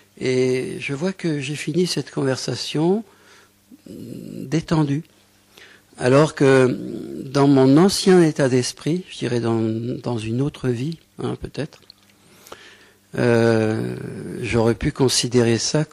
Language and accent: French; Morocco; puisque moi je viens du Maroc, lui vient de Tunisie, hein, on peut dire qu'on est frères, presque géographiques.